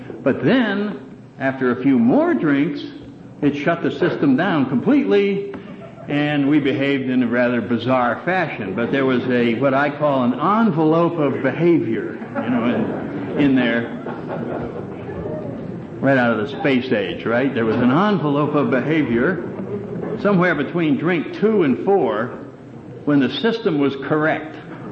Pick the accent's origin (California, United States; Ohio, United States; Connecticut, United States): Connecticut, United States; New Haven; I think of my first year drinking up in New Haven, Connecticut. That's my hometown. I went to the university there.